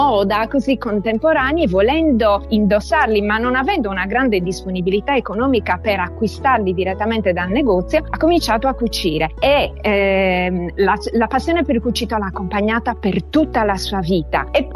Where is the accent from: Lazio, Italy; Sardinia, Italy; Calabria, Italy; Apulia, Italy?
Sardinia, Italy; Nuoro; accent: Nuorese; è un termine che io ho estrapolato dal mio dialetto, che è quello nuorese